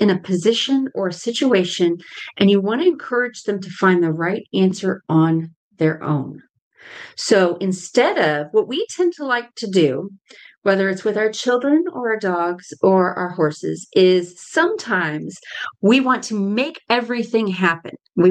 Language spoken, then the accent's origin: English; Kemp, Texas, United States; from Kemp, Texas.